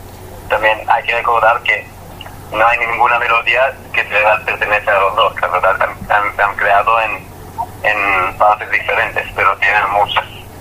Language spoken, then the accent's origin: Spanish; Israel; Spanish is a second language; moved away as an adult; now in Barcelona, Spain; Yo soy de Israel. Y vale, hace más o menos 5 o 6 meses me he mudado a Barcelona.